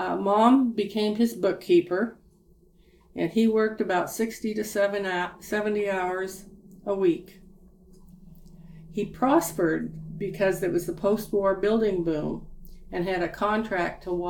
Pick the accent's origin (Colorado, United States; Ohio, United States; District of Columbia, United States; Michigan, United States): Colorado, United States; Pueblo; born there; I was born in Pueblo, Colorado on December 21st, 1942, on the darkest day of the year.